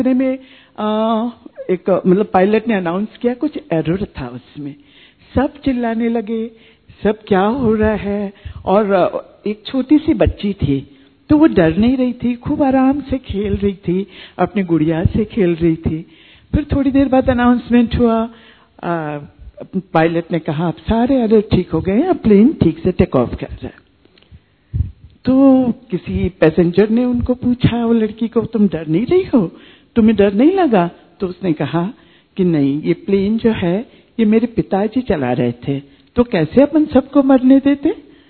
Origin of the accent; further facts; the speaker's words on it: Indore, Madhya Pradesh, India; मैं इंदौर से आई हूँ।